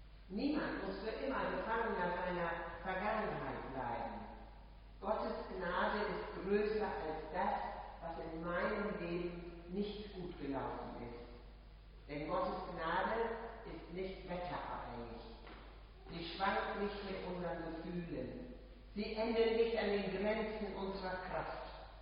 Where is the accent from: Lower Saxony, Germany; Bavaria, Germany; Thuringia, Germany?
Lower Saxony, Germany; Hackenmoor; born there; Ich stamme gebürtig aus Hackenmoor